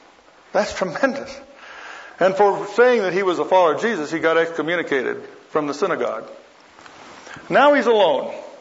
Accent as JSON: {"language": "English", "country": "United States", "tie": "born or raised there", "said": "I said, look, sir, I grew up in America as a Christian. My mother and father were Christians, and I grew up as a Christian."}